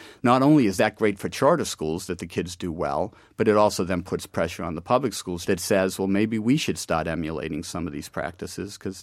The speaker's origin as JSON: {"language": "English", "town": "Boston", "region": "Massachusetts", "country": "United States", "tie": "born or raised there", "said": "They, when I was young, sent me to the Boston public schools. I went to my neighborhood school, the Samuel Adams"}